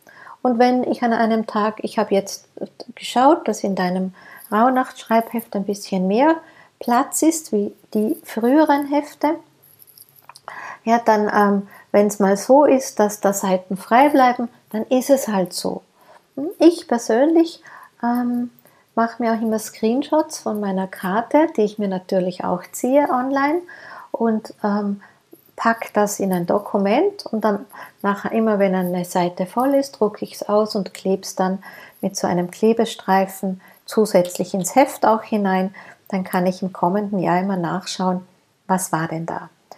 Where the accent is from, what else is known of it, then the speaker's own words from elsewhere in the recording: Austria; Losen heißt bei uns in Österreich hinhören, lauschen, wahrnehmen.